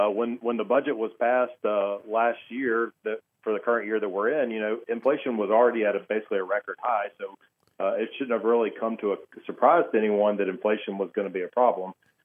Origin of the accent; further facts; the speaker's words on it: Montgomery, Alabama, United States; And you know, I'm from Montgomery originally.